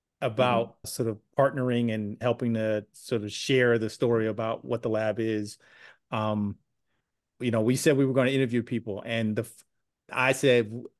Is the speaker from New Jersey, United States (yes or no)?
yes; New Jersey, United States; I'm a brother from Jersey, right? I'm a Black man and I'm dyslexic.